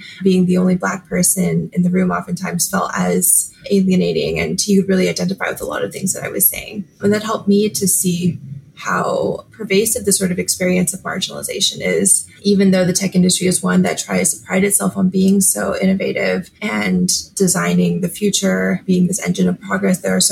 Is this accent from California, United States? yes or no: yes; California, United States; Yeah, so I grew up in the Bay Area surrounded by tech